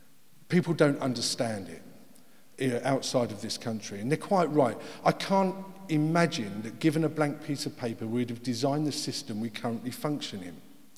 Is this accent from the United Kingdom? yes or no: yes; Harlow, East of England, United Kingdom; accent: Essex; This is where the accent comes from. My hometown of Harlow.